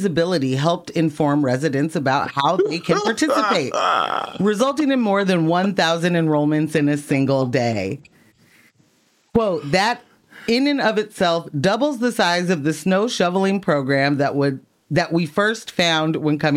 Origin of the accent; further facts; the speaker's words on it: West Coast, United States; Ambush, I am from the West Coast.